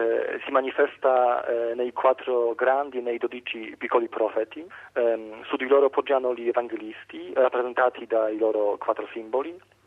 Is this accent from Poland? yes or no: yes; Poland; Italian is a second language; io sono polacco